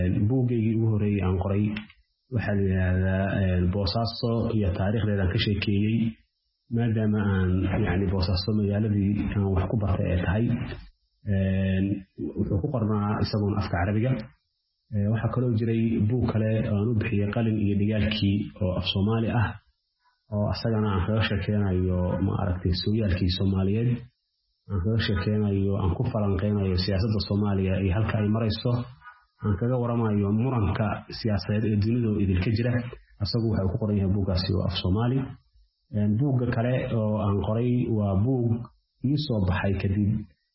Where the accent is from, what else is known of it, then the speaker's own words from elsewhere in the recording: Bosaso, Bari, Somalia; moved away as an adult; also born or lived in Mogadishu / Sudan; anigu waxaan ku dhashay Muqdisho bilowgii 80-meeyadii waxaan dugsi hoose dhexe ee saraba aan ku bartay magaalada Boosaaso dabadeed waxaan aaday dalka Suudaan